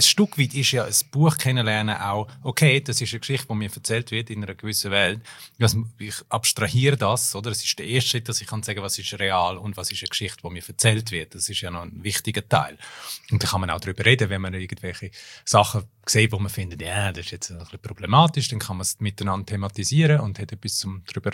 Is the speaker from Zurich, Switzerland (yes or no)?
no; Graubünden, Switzerland; Und es ist aus meiner Heimatregion Graubünden